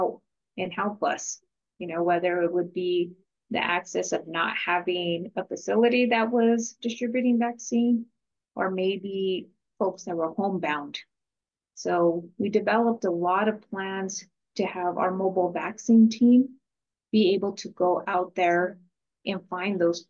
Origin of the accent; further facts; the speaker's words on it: Santa Fe, New Mexico, United States; so being from New Mexico, I am from Santa Fe